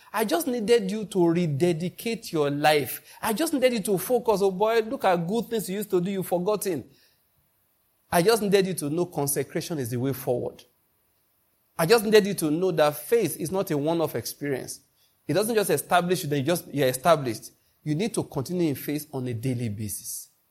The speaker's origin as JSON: {"language": "English", "town": "Enugu", "region": "Enugu State", "country": "Nigeria", "said": "He called me a Lagos pastor. Number one, I came from Enugu."}